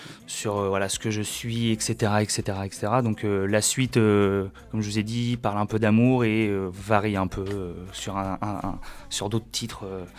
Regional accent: Grand-Quevilly, Normandy, France; Oui, je viens de Rouen, plus précisément de Grand-Quevilly.

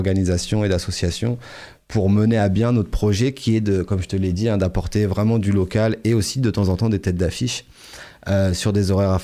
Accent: Rouen, Normandy, France; Non, je suis pas originaire des Hauts-de-Rouen, mais je suis rouennais.

